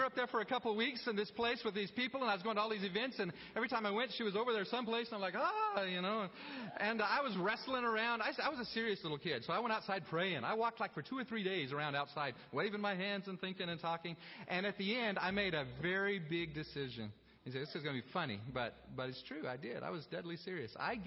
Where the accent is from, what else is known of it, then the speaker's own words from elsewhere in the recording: Nigeria; I grew up in Africa. In Nigeria, where I was raised